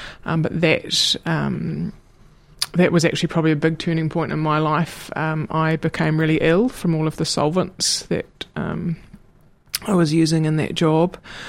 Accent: Waitati, Otago, New Zealand; I grew up out in Waitati here in Dunedin. I actually still currently live there now with my long-suffering parents

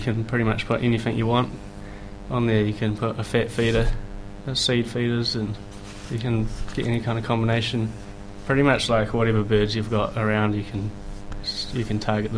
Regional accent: Featherston, Wellington, New Zealand; moved away as an adult; So, my parents came over here when I was only 8 months old, and I was raised in the Wairarapa in the small town Featherston. I stayed there till I was about 21

